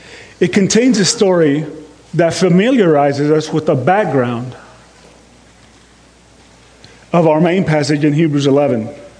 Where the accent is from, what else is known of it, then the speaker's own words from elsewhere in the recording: Texas, United States; now in Austin, United States; And although we grew up in Texas, my parents are from Mexico. My parents now live in the Austin area in Texas, which Sheila and I just, last July, moved here from Dallas.